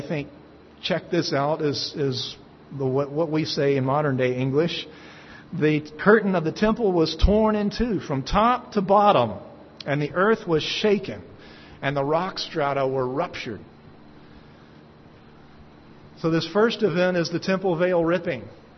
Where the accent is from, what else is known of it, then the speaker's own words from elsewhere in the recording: Alabama, United States; my home state of Alabama became the first state to actually have an official holiday for Christmas